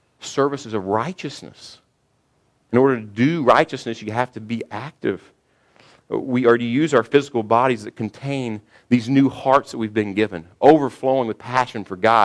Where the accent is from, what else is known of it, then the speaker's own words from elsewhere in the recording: Kentucky, United States; Now, I'm from Kentucky. A lot of people don't have teeth there, all right?